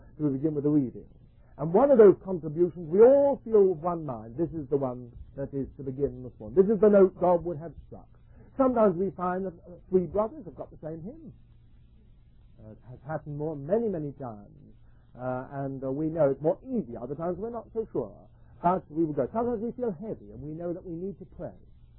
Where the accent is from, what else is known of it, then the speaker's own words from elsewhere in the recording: United Kingdom; And then we all say, now we're British, we are going to have a cup of tea.